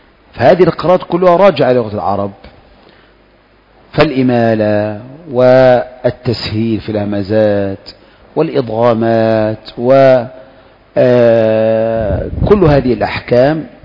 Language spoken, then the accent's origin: Arabic; Egypt; الآن هي حفص عندنا في مصر تقريبا